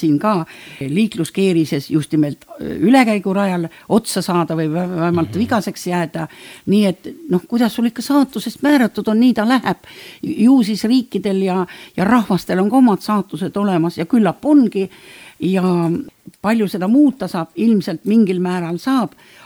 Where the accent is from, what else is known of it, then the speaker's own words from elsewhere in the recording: South Estonia, Estonia; vaat mina olen Lõuna-Eestist ja seal öeldakse ka asju õige nimega